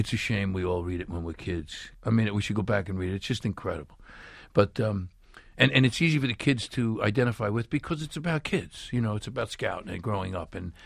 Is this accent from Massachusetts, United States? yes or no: no; Brooklyn, New York, United States; Well, I come from Brooklyn. I can't help that.